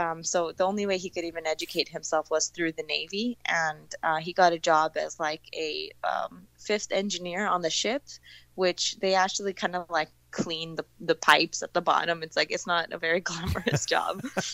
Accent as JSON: {"language": "English", "country": "Cyprus", "tie": "born or raised there", "also_born_or_lived": "Hong Kong"}